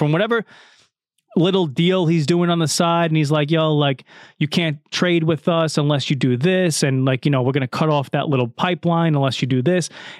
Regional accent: Staten Island, New York, United States; the little history of … is, I grew up in Staten Island, and last night, that MSG rally, that's like the Super Bowl to fucking Staten Islanders.

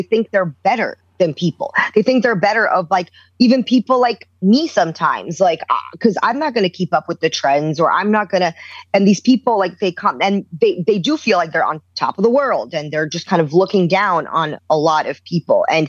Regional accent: New York City, New York, United States; I grew up in New York City. I grew up in Brooklyn and Queens. I went to college in the Bronx.

